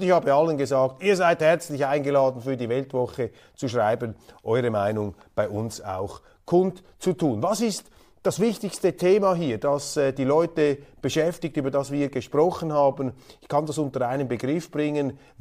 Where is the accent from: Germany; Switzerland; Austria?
Switzerland; Als Schweizer sind wir Verfechter des Völkerrechts